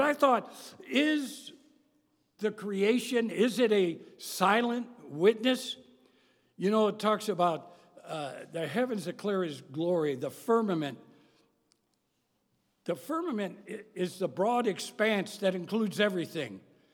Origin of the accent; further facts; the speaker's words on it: Chicago, Illinois, United States; you know, I'm from the Chicago area. They don't have any mountains in Chicago.